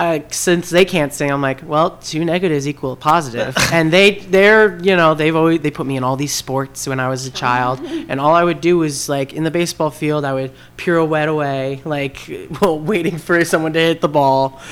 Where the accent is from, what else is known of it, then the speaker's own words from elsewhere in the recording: Wayne, New Jersey, United States; Yeah, I'm coming from Wayne, New Jersey, but I go to school at University of Cincinnati, College Conservatory of Music